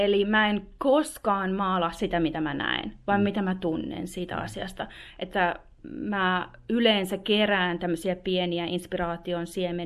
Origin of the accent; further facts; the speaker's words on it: Jokioinen, Tavastia Proper, Finland; now in Australia; ja vaikka se on tosi erilaista kuin jos ajattelee joku jokioinen, mistä mä olen kotoisin Suomessa